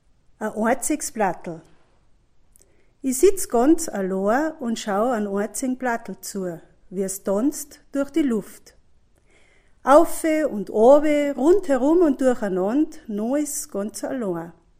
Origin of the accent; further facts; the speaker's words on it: St. Michael, Salzburg, Austria; also born or lived in Oberweißburg; aus St. Michael, geboren bin in Oberweißburg